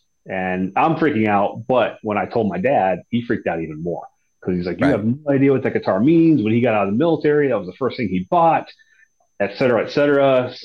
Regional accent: Pennsylvania, United States; No, I am from northwestern Pennsylvania, small

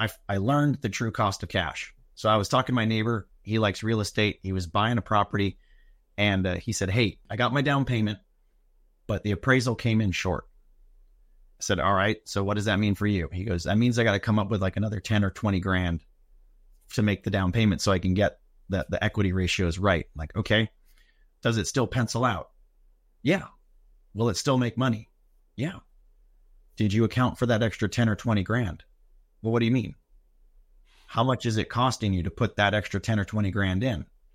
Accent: Hawaii, United States; I grew up in Hawaii. It's a small little rock in the middle of the Pacific. It is quite possibly one of the most remote locations for air travel there is.

